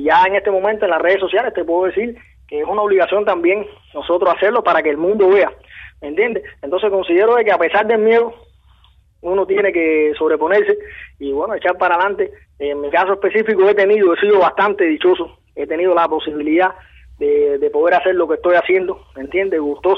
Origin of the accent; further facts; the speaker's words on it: Cuba; es un deber como cubano, cada cual abarcar